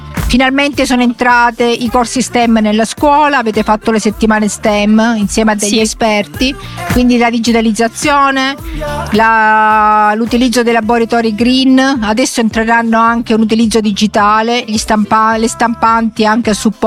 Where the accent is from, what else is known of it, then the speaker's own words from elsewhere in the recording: Aeolian Islands, Sicily, Italy; now in Rome, Italy; Io non sono romana, arrivo dalle Isole Eolie, però Roma mi ha accolta con molto affetto.